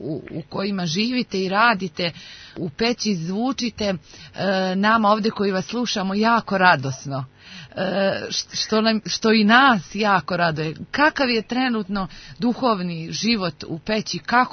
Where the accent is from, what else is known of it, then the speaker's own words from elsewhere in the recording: Montenegro; Evo i kod nas u Crnoj Gori